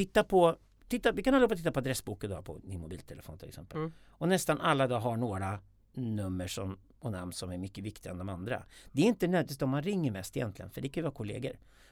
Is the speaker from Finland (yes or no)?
no; Sweden; jag är uppvuxen i en svensk småstad